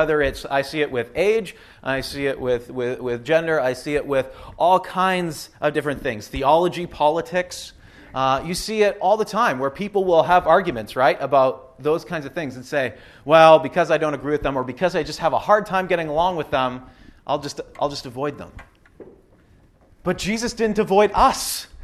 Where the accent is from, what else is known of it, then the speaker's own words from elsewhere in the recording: Canada; I mean, I'm Canadian, and if you're Canadian, you know